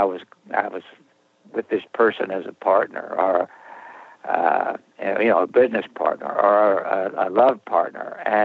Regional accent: Texas, United States; born there; No, actually, I was born in West Texas, but by both my parents immigrated from Lebanon.

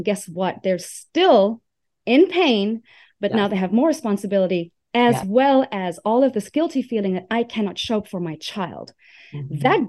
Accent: South Africa; I'm South African.

